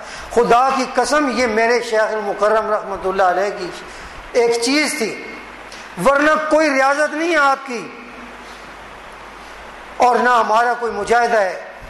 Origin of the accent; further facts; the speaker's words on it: Karachi, Sindh, Pakistan; also born or lived in Lahore; میں لاہور میں بھی رہا, کراچی میں بھی رہا, دو بڑے شہروں میں رہا, کراچی میں بچپن میں رہا, لاہور میں ادھیڑ عمر میں رہا.